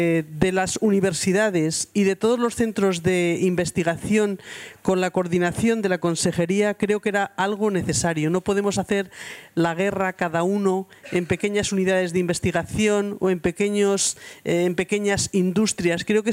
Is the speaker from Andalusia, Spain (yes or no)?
no; Ávila, Castile and León, Spain; pues de donde yo vengo, de Ávila, es clave